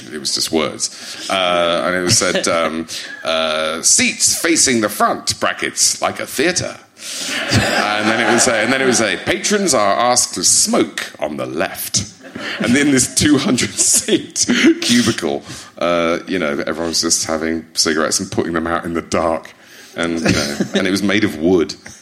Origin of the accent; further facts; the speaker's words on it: East Midlands, United Kingdom; And it's and you say to people, I'm from Lincolnshire, and they sort of blink politely, and then they say, sheep.